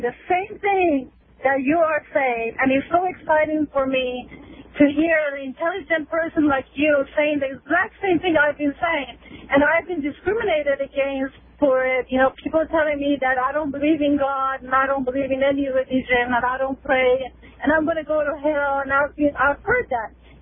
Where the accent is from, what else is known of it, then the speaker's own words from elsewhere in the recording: Iran; moved away as an adult; now in United States; I was born and raised in Iran until I was 18 and I came to U.S. And my father was a fanatic Muslim who prayed 5 times a day.